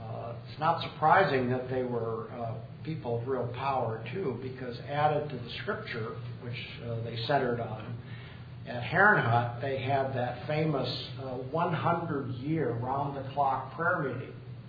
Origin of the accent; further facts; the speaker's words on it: Minnesota, United States; I grew up in Minnesota in a farming community, so you live and die with the rain.